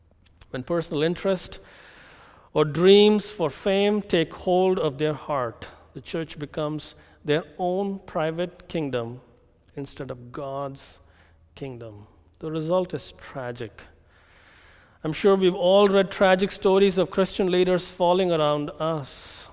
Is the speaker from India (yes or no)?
yes; India; I come from India, and the Indian political system is quite fashioned after Britain.